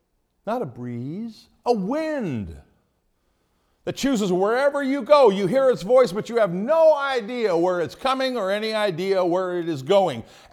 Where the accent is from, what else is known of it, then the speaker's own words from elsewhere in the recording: Iowa, United States; I came from Iowa, and when you heard a tornado coming, you heard it.